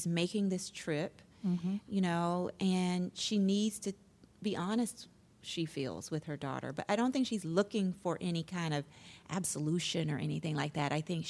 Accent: Memphis, Tennessee, United States; And for me, I feel that, you know, I grew up in Memphis, you know, and I feel that my parents' generation didn't look to us for forgiveness or anything like that.

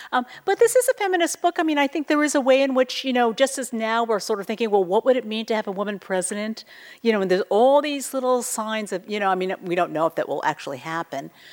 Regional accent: Yonkers, New York, United States; And we were growing up in Yonkers, New York.

